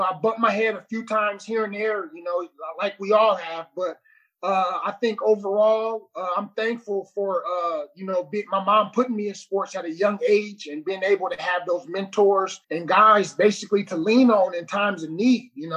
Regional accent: Oakland, California, United States; like you said, man, I grew up in Oakland, California. You know, a lot of drugs, a lot of gangs, a lot of violence.

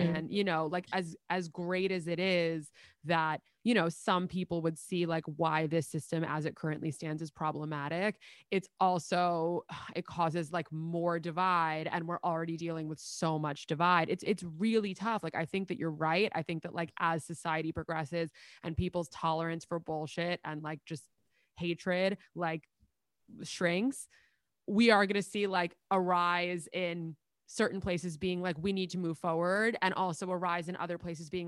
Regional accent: New York, United States; accent: New York; The same way when I drink, my New York accent comes out, but I can't show you guys all of my colors, so I'm not going to imitate that right now.

